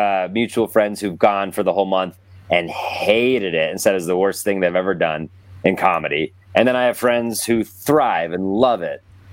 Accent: United States; I like American comedy. I'm an American comedian

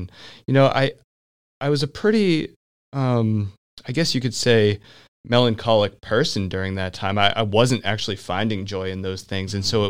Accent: Easton, Massachusetts, United States; So I am from Easton, Massachusetts, which is a town about 35 minutes, 40 minutes south of Boston, Massachusetts.

